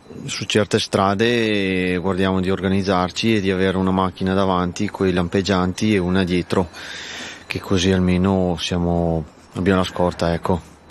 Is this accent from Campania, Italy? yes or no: no; Trentino-Alto Adige, Italy; vengo dalla Val Badia